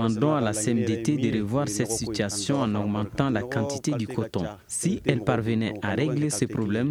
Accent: Yorosso, Sikasso, Mali; Je suis de Yurosso. Nous, les cotonculteurs de la localité

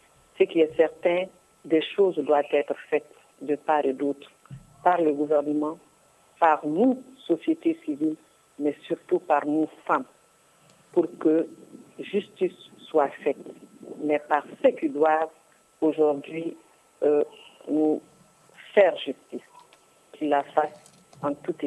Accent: Kidal, Mali; also born or lived in South Mali; moi, je suis non seulement de Kidal, mais je suis du Grand Nord, je suis du Mali. Je suis mariée à quelqu'un du Sud. J'ai beaucoup vécu au Sud.

